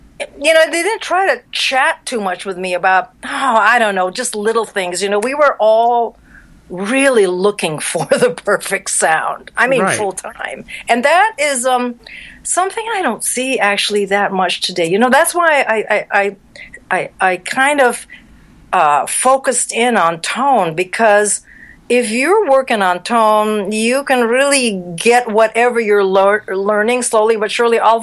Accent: Philippines; I was raised in the Philippines where, you know, it's like a very kind of strict education.

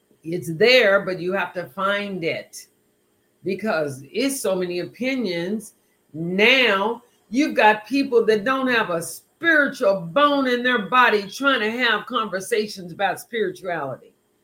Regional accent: Amarillo, Texas, United States; also born or lived in Waco; And yeah, I've got African descent, but I was born in Amarillo, Texas. And I grew up in Amarillo and Waco.

